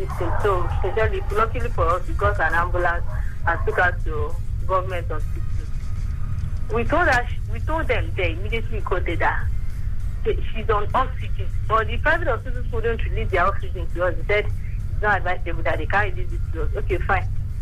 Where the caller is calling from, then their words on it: Ikotun, Lagos, Nigeria; from Ikotun.